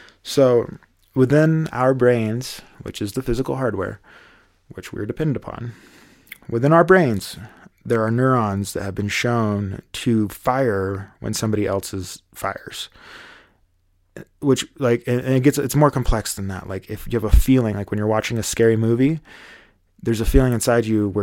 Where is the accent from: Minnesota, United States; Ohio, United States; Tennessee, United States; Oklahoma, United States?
Tennessee, United States; You know, I was born in Tennessee, and in Tennessee, you are the minority if you're not Christian. Most people, when I was growing up, were part of the church.